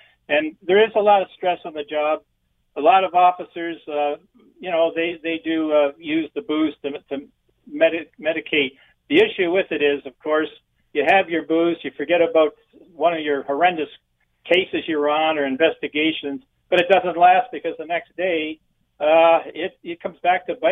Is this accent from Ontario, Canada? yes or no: yes; St. Thomas, Ontario, Canada; I'm from St. Thomas originally, actually Lyndhurst.